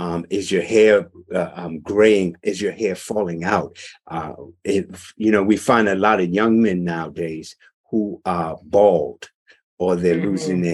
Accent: Massachusetts, United States; You know, and see, I grew up in Massachusetts. And so there was one big health food store.

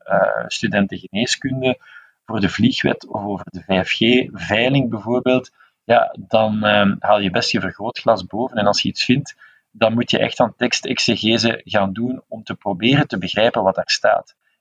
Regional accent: Flanders, Belgium; Wij moeten eigenlijk tevreden zijn als Vlamingen met een paar symbolen

